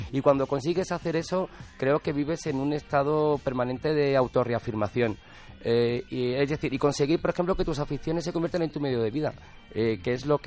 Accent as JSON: {"language": "Spanish", "town": "Madrid", "region": "Community of Madrid", "country": "Spain", "said": "No soy de Loda del Río, soy de Madrid"}